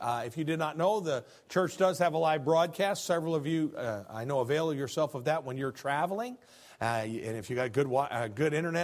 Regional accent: Illinois, United States; I'm from Illinois, was where I was born and raised.

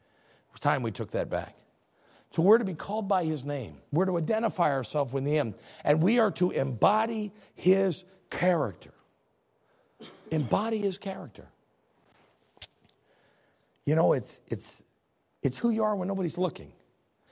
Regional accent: United States; As an American, I belong to a group. As a Christian, I belong to a group of people that is not like the others.

